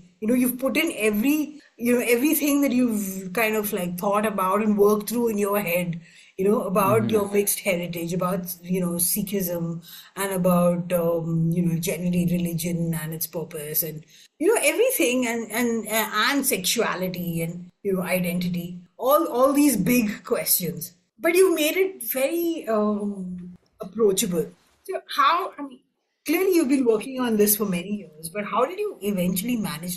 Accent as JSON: {"language": "English", "country": "India", "tie": "born or raised there", "said": "as an Indian who's grown up in India"}